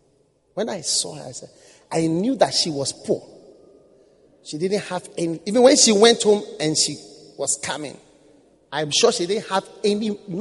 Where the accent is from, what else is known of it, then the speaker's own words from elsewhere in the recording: Ghana; Even though I was from Ghana, my person was being accepted.